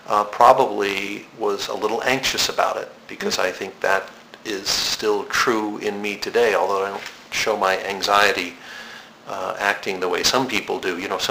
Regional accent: Poughkeepsie, New York, United States; I'm from Poughkeepsie, New York, and there were studios there that taught dance, taught acting, gymnastics even

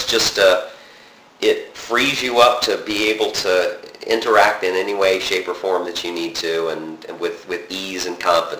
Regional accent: Southern United States, United States; accent: Southern; getting rid of my Southern accent, which was intense.

